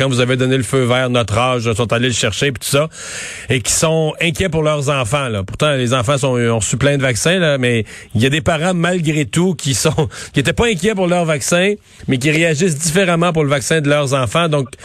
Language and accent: French; Canada; chez nous au Canada